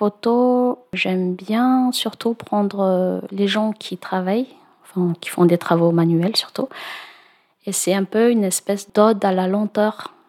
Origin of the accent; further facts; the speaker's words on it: Madagascar; now in France; J'ai grandi dans la brousse à Madagascar